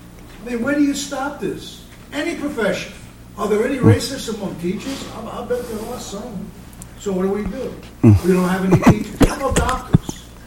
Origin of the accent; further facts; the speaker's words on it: Brooklyn, New York, United States; Growing up in East New York and Brooklyn